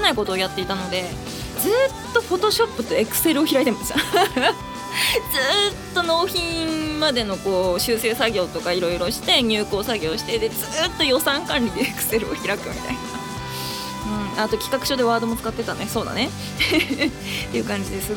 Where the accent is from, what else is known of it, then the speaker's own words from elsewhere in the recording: Aomori, Japan; ゴールデンウィークに地元の青森に長めに帰省して、そこでやっぱこう青森に帰ると曲が書けるっていう謎のジンクスが未だにちゃんとねあるので